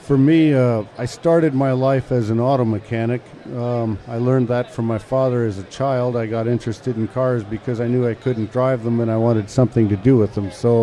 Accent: Boulder, Colorado, United States; I'm from Boulder, Colorado, which is near Denver.

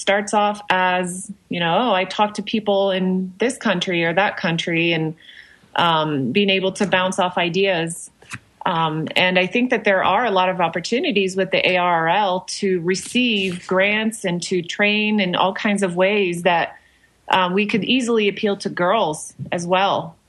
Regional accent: France; English is a second language; now in United States; originally a native of France. I came here to the U.S. In the 1990s and became a citizen in 2004. And I learned English over the ham radio.

